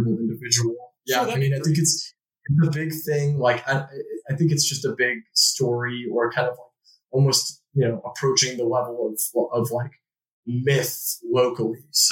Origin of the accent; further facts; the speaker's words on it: Chicago, Illinois, United States; I'm from Chicago myself, and, you know, you hear this very canned narrative about what a terrible man.